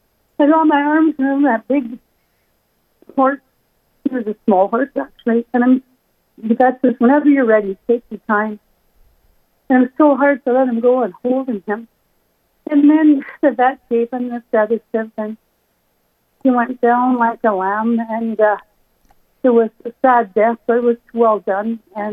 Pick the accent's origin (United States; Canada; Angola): Canada; I'm from Canada